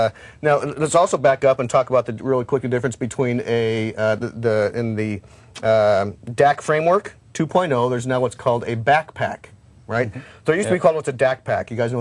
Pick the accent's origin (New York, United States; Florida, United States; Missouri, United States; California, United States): Florida, United States; I'm from Florida. So before moving to coming to Microsoft, that was closest to me.